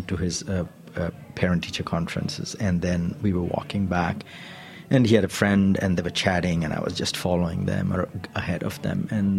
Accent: India; I come from India. And in India, we have seen a similar reversal. I'm born into a Hindu family.

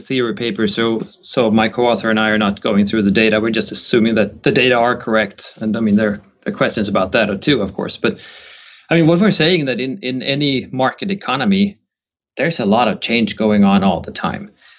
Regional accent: Sweden; my home country, Sweden

